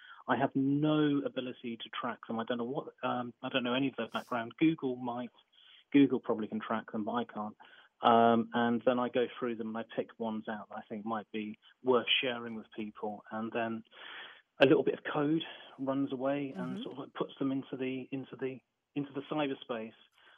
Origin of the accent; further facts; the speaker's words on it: Wolverhampton, West Midlands, United Kingdom; I grew up in Wolverhampton in the Midlands in the UK.